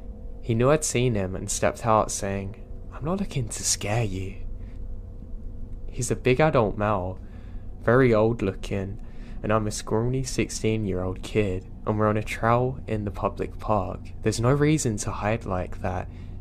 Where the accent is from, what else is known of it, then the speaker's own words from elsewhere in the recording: Midwest, United States; I grew up in the Midwest, US.